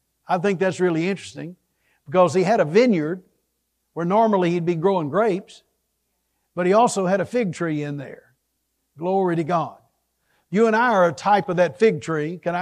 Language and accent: English; Jasper, Texas, United States; I grew up in East Texas where there are pine trees and all kind of hardwood and just creeks everywhere.